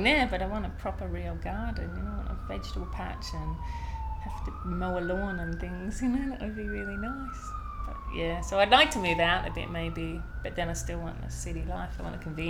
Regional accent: Australia; guess what, I'm Australian

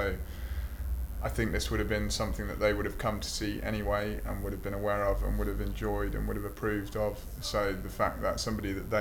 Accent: London, United Kingdom; I'm 26 and I'm from London.

